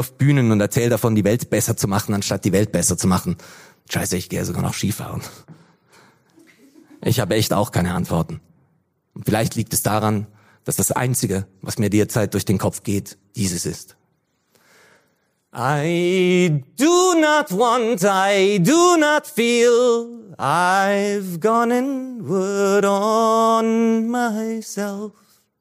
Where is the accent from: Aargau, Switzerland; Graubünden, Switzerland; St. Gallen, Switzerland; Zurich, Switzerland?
St. Gallen, Switzerland; Ich komme aus St. Gallen, ja.